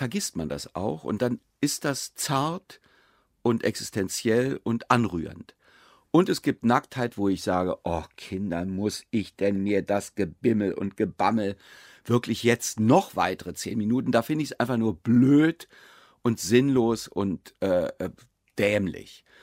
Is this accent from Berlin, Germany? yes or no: yes; Berlin, Germany; ich bin ja selber Berliner.